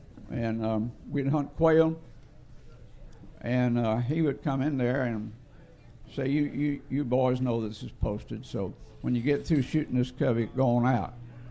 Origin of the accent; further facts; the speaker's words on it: Orlando, Florida, United States; I grew up in Orlando, and when I left there, there were 40 lakes in town, and you could drink water out of all of them.